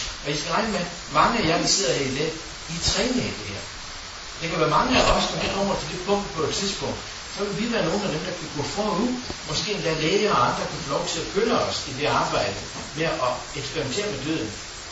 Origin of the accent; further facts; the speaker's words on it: Aalborg, North Denmark Region, Denmark; den by, jeg kommer fra Aalborg